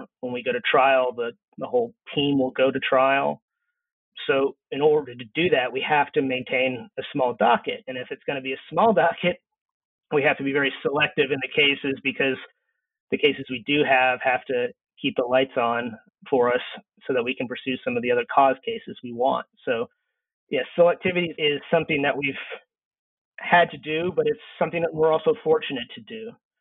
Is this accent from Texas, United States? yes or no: yes; Texas, United States; You know, I grew up in Texas, and when I was in Texas high school learning about Texas law